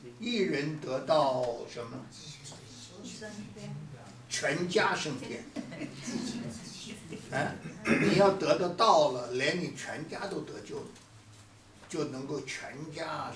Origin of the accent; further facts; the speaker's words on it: China; 所以要古时候的人呢，我们中国人知道，大家知道吗？